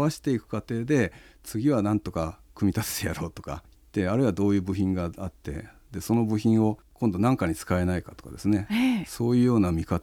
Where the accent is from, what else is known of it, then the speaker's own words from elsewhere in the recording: Yokohama, Kanagawa, Japan; also born or lived in Tokyo; 生まれたのは東京なんですけど、2歳の時にもう横浜に引っ越しまして、住んでる家は山の手にありましたから、野原でいろいろ土いじったり木を切ったり木に登ったりとか、そんな生活を小さい頃はしてましたね。